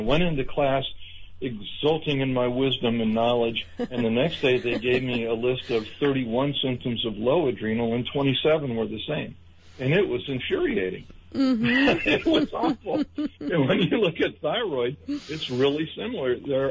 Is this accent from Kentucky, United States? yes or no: yes; Kentucky, United States; since I'm from Kentucky and we are all about horses here